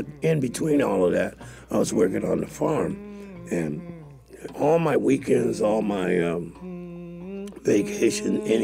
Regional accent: New York, United States; born there; Yeah, I was born in Harlem, New York.

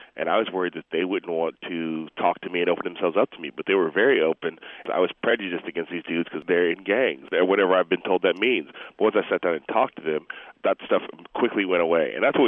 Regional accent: Chicago, Illinois, United States; I grew up in Chicago and graduated from high school in Chicago

